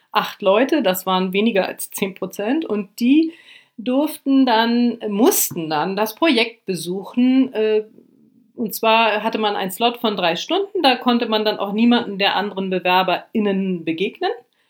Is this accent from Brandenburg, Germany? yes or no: no; Lower Saxony, Germany; moved away as an adult; also born or lived in Brazil; ich komme vom Land, aus Niedersachsen